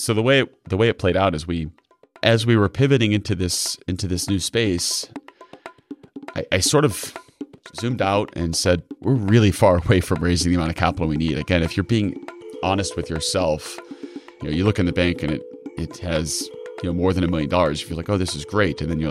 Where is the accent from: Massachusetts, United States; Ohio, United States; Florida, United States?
Florida, United States; So I grew up on the Indian River.